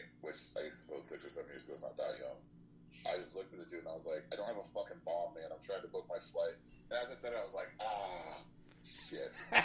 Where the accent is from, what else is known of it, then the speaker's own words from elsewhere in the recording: United States; born there; I was born in the States.